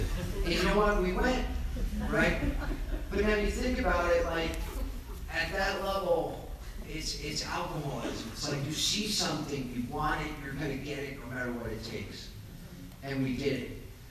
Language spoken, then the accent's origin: English; Staten Island, New York, United States; I'm Irish Catholic from Staten Island